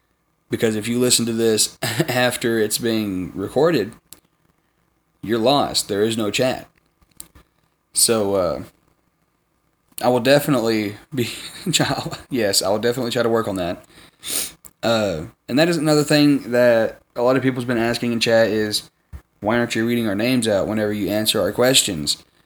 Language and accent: English; the South, United States; because, you know, I'm from the South